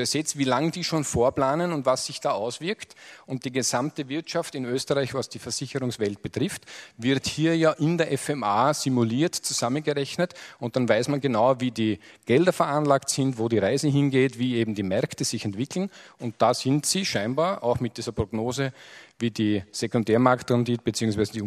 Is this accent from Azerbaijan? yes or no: no; Switzerland; so fad wir manchmal als Schweizer sind